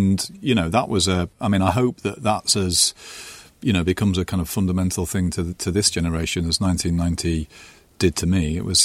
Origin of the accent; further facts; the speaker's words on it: North East England, United Kingdom; I didn't feel English. I felt like I was from the Northeast and almost that the state was the enemy.